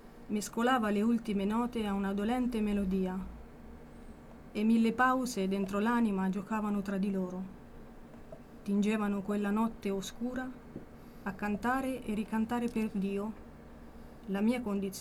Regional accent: Ripabianca, Umbria, Italy; perché io sono di Ripa Bianca

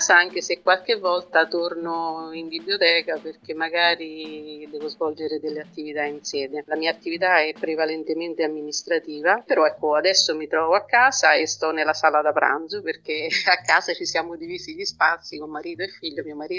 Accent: Calvi dell'Umbria, Umbria, Italy; born there; ho tanti libri di Calvi dell'Umbria, che è il mio paese natale

